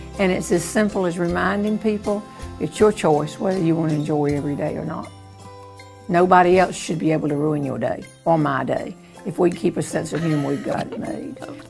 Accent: North Carolina, United States; Well, I'm from the South. Can you tell? I grew up in North Carolina. My people were from Alabama.

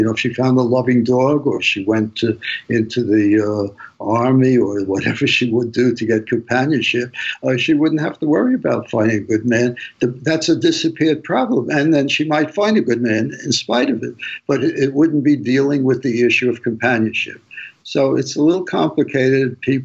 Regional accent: New York, United States; You know, I grew up in New York and you know, I knew a lot of shady characters.

